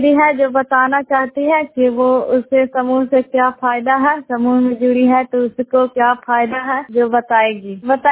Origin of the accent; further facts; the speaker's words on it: Besma, Bihar, India; मैं बेसमा गांव प्रखंड इस्लामपुर के रहने वाली हूँ।